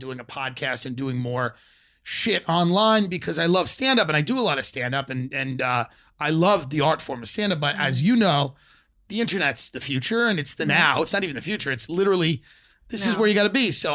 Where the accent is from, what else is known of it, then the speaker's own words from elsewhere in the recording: New York, United States; Island, New York.